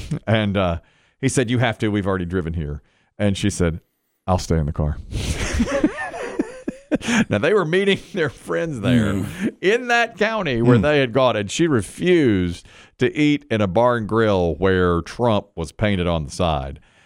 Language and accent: English; Southeast, United States; we're from the Southeast, we grew up the same, you know